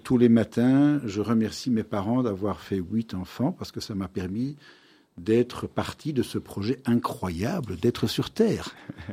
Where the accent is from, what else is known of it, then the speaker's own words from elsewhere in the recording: Brussels, Brussels-Capital Region, Belgium; born there; je suis né à Bruxelles.